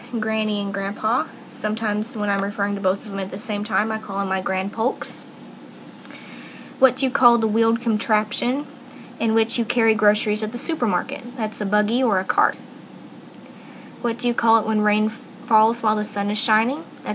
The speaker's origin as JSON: {"language": "English", "region": "Texas", "country": "United States", "lives_now": "Arkansas, United States", "said": "I live in Arkansas and I work and spend most of my time in Texas. I was born in Texas also, so I count Texas as where I'm from."}